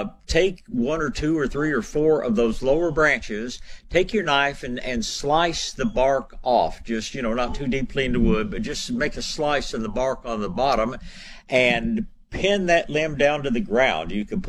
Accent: Tyler, Texas, United States; born there; Well, I was born in Tyler quite a few years ago, so I know about beautiful magnolias

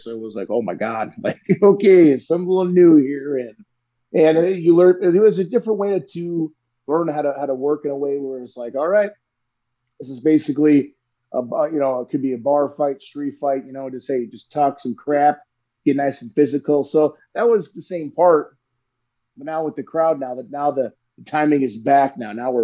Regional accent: Wisconsin, United States; Now, that's not much cold for me because I'm from Wisconsin

